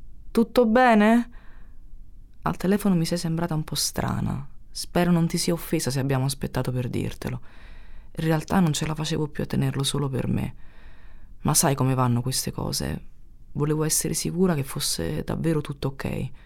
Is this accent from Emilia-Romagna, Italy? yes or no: no; Naples, Campania, Italy; E lo dico da napoletana, eh.